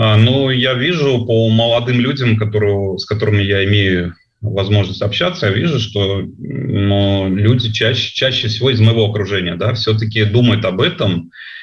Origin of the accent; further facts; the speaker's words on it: Tashkent, Uzbekistan; Я сам родом из Ташкента.